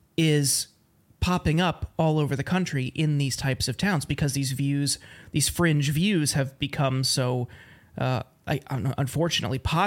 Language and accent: English; Youngstown, Ohio, United States; I grew up in Youngstown.